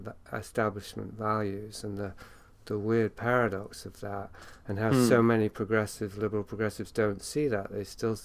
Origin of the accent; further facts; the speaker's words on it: Yorkshire and the Humber, United Kingdom; I'm from Yorkshire, England, and I was raised by what I now think of as kind of closet aristocracy.